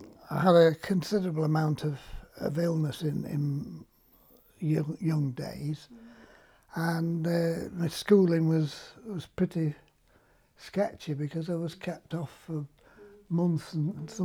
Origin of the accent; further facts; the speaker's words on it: Timperley, North West England, United Kingdom; born there; also born or lived in Poynton; I was born in Timperley, Altrincham, which is not more than 2 miles from where we're sat now.